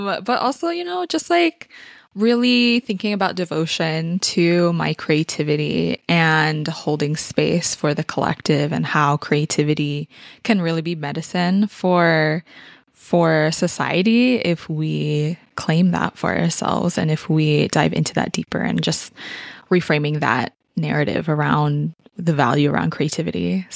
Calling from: California, United States; I am calling in from Tamian land, also known as the South Bay Area in California.

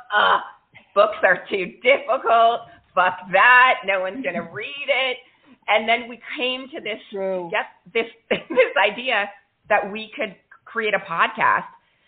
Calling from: Miami, Florida, United States; I am also in Miami.

